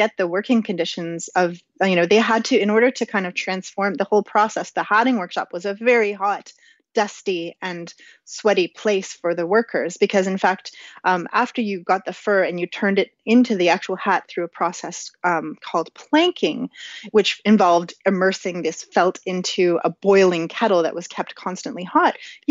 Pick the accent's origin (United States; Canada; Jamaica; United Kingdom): Canada; as a Canadian who wears a toque in the winter